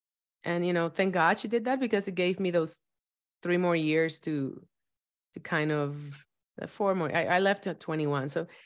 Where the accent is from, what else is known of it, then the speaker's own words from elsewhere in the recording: Dominican Republic; Well, I was raised in Dominican Republic, so for me it was a little bit different